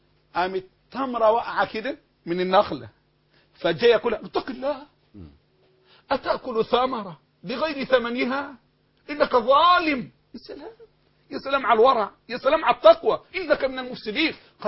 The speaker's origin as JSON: {"language": "Arabic", "country": "Egypt", "said": "زي ما عندنا في مصر كده"}